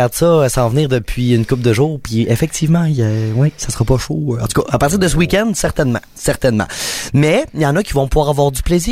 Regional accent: Saint-Michel-des-Saints, Quebec, Canada; Quand j'étais jeune, là, à Saint-Michel-des-Saints, là, moi, je viens d'être là. Fait qu'on en faisait de la motoneige quand j'étais jeune

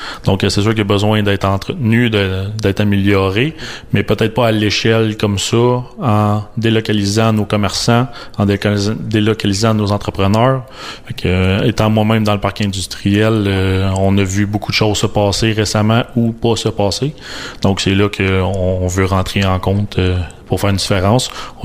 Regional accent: Repentigny, Quebec, Canada; je suis né et grandi à Repentigny. Mon père est né et grandi à Repentigny.

